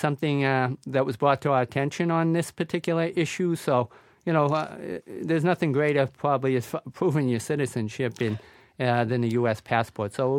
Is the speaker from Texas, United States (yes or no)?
no; Boston, Massachusetts, United States; I grew up in South Boston. You know, I didn't have a whole lot, Jim. You know, I grew up on a second floor of a three-decker.